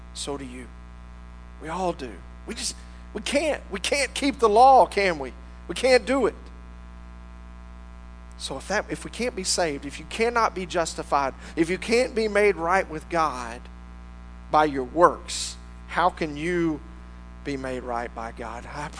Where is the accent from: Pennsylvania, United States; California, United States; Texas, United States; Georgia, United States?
Texas, United States; If you work hard, and we like this because we're Texan. Just put your boots on, pull them up real tight, and work hard.